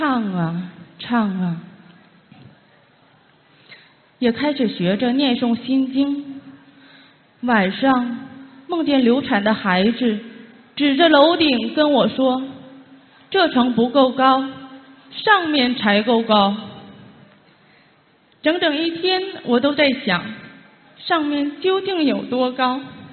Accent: Germany; 我来自德国

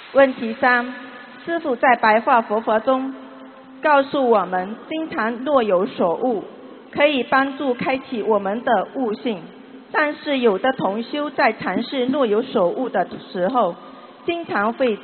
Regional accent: New York, United States; 美国的。

